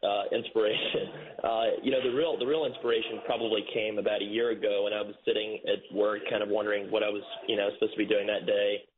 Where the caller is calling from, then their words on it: Reykjavik, Capital Region, Iceland; No, I'm just calling from Reykjavik, Iceland